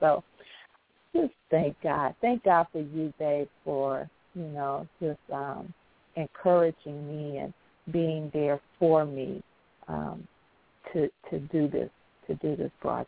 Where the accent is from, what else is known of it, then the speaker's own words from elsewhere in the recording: Chicago, Illinois, United States; I look at our hometown, or my hometown, Chicago, and all the killings